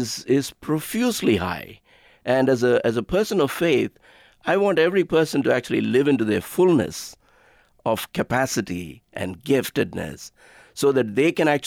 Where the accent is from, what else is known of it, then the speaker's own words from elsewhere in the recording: India; growing up in India, one of the beacons that we had was something like the civil rights movement.